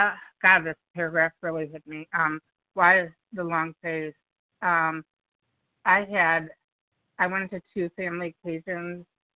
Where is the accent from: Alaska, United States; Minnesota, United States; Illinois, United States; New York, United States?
Illinois, United States; I'm from Illinois.